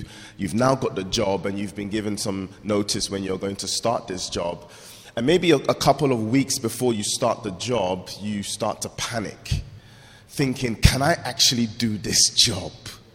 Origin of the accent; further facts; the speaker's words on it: Croydon, London, United Kingdom; born and raised in Croydon. Love that place. God is there.